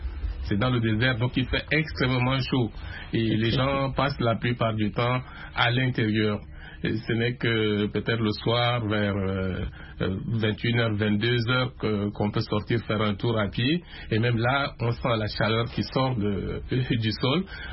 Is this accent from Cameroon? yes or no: yes; Garoua, North, Cameroon; moi j'ai grandi à Garoua, qui est dans le nord du Cameroun et qui est une ville musulmane. Donc j'ai vécu en milieu musulman, j'ai des amis et même des parents musulmans